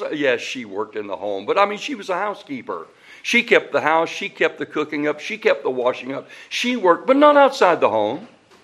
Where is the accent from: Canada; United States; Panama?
United States; the South; born there; accent: Southern; Because I was born in the South, and I'm planning on keeping my Southern accent, and I'm not ashamed of my Southern accent.